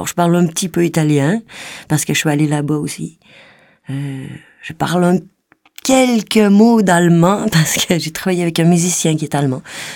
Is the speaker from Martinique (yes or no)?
no; Quebec, Canada; accent: Québécois; J'ai un peu d'accent québécois, un peu jurassien des fois, ça dépend. Moi, j'ai appris le français, évidemment, dans mon pays, au Canada, mais je dirais dans mon pays, au Québec. C'est ma mère puis mon père qui m'ont appris le français.